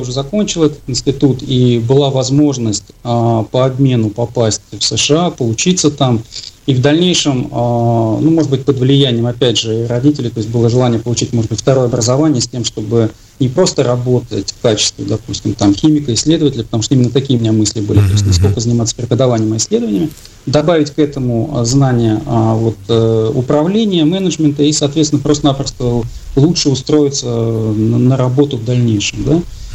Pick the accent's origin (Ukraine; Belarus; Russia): Russia; Tula, Tula Oblast; а в городе, где я родился и вырос, в Туле, у нас не было мединститута